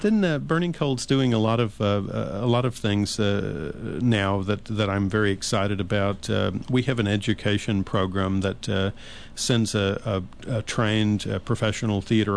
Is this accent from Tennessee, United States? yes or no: yes; Murfreesboro, Tennessee, United States; also born or lived in Nashville; I was born in Nashville, and I grew up in a little town called Murfreesboro, Tennessee, right.